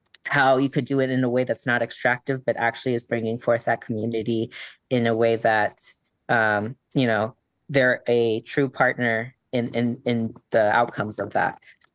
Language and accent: English; California, United States; just because of where I grew up in California and thinking about prescribed burning